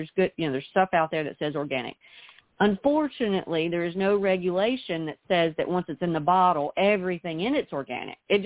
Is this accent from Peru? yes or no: no; Tuscaloosa, Alabama, United States; I think that's how you say it. I'm from the South, so I just look at the words.